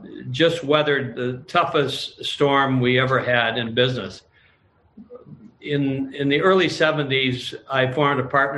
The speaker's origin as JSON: {"language": "English", "town": "Detroit", "region": "Michigan", "country": "United States", "tie": "born or raised there", "said": "Well, I grew up on the Lower West Side of Detroit in an Irish neighborhood, and in a sense, it was a great upbringing."}